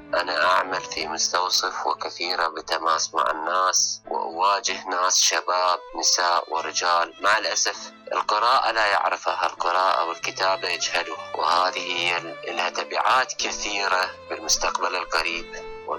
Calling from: Basra, Basra Governorate, Iraq; من العراق ومن البصرة

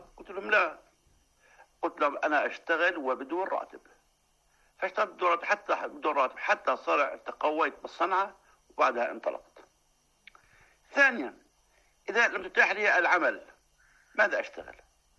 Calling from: Jordan; مثلا عندنا بالأردن مثلا كيلو بندورة يشتري بنص يبيعه بدينار

